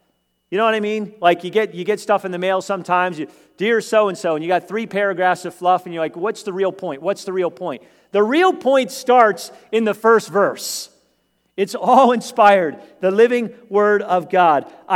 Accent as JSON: {"language": "English", "region": "Pennsylvania", "country": "United States", "tie": "born or raised there", "said": "I grew up in Lancaster County, so before the crops are planted"}